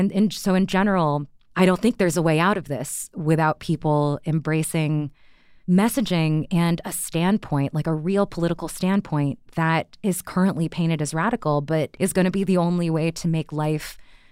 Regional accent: Texas, United States; You know, I grew up in Texas around people who consider themselves pro-life.

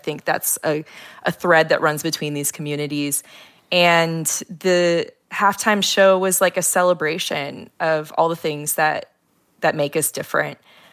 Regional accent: Miami, Florida, United States; because I grew up in Miami

